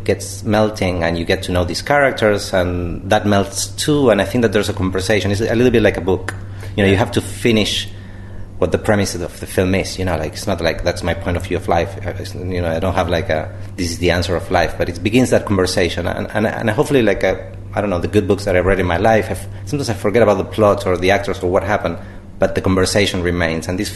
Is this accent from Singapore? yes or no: no; Argentina; Well, you know, I'm from Argentina